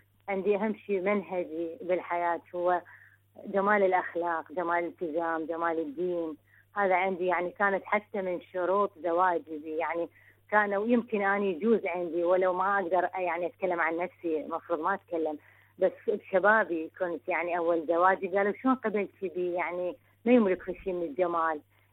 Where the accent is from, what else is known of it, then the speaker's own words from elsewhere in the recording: Baghdad, Baghdad Governorate, Iraq; من العراق بغداد، ربة بيت